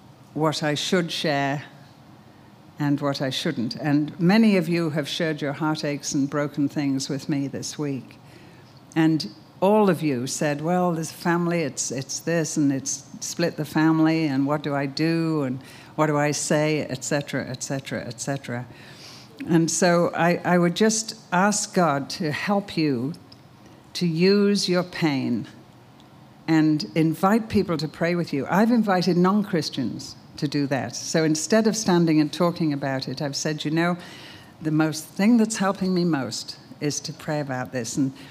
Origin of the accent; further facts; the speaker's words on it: United Kingdom; Being British, I have struggled much with people's right to know everything here.